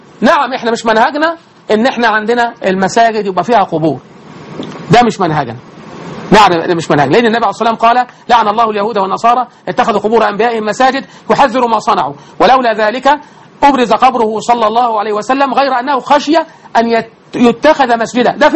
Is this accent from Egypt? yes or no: yes; Egypt